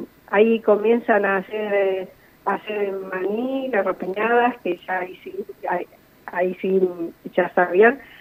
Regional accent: Spain; now in Argentina; Somos españoles, mis padres y somos cuatro hermanos. Vinimos en el año 69.

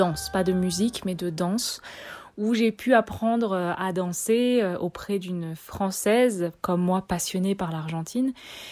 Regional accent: France; Moi, je suis française, née d'un papa qui vient de Madagascar, ma maman vient du nord de la France, je n'ai pas du tout de sang argentin

